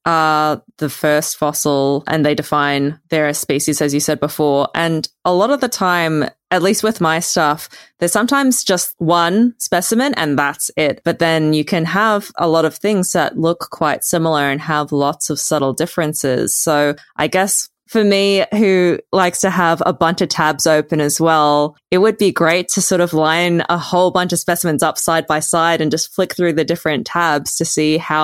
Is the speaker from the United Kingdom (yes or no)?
no; Australia; people hear that I'm an Australian vertebrate paleontologist that works on mainly dinosaurs and pterosaurs